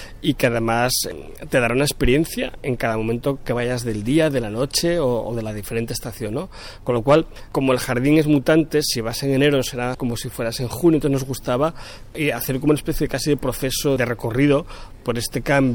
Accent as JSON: {"language": "Spanish", "region": "Asturias", "country": "Spain", "tie": "born or raised there", "said": "ya los empecé a amar en mi tierra natal, en Asturias"}